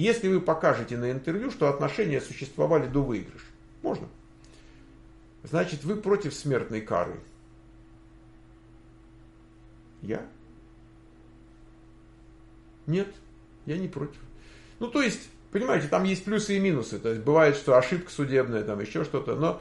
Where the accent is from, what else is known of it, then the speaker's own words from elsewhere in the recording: Ukraine; И еще я, правда, с Украины